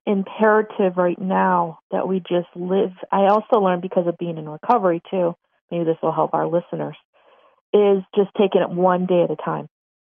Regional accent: Buffalo, New York, United States; I'm not from a big city. Okay. I'm from Buffalo, New York. Nothing.

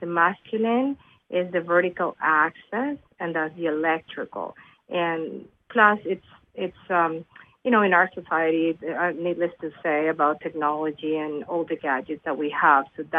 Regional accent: Nicaragua; also born or lived in Mexico / Florida, United States; now in Canada; I am originally from Nicaragua. I've been up in Canada for 27 years. I did university in Mexico, and then I also lived in the States, in Florida. So I have not been in Nicaragua for the last 32 years.

